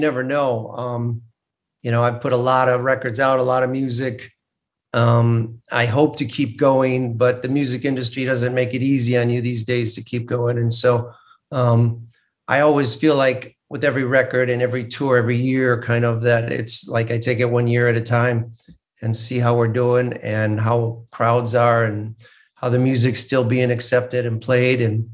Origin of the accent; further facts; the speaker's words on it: Midwest, United States; but I'm a Midwesterner at heart. So I miss all the beautiful seasons up there. So I keep thinking I'm going to move back there someday